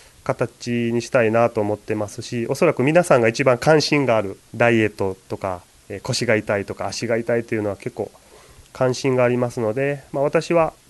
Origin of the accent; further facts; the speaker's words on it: Hyogo, Japan; now in Okinawa, Japan; 私はもともと兵庫出身なんですけど、まあ、その時から沖縄のイメージというと、健康長寿県沖縄とかいうイメージがあったんですけど、実際、私も沖縄に来て8年目になるんですけど